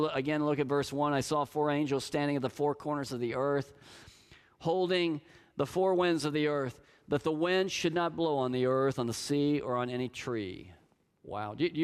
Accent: Oklahoma, United States; I mean, Kathy and I grew up in Oklahoma.

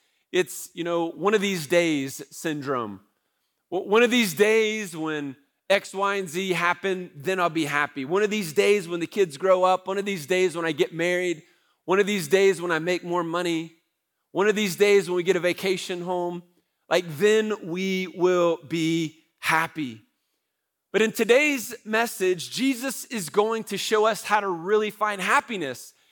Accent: United States; I think as an American, it's like in our DNA to want to pursue happiness.

